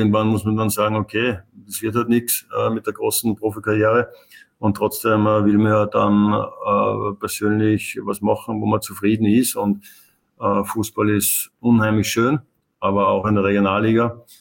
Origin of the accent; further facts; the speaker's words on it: Upper Austria, Austria; now in Vienna, Austria; Wenn du als Oberösterreicher nach Wien kommst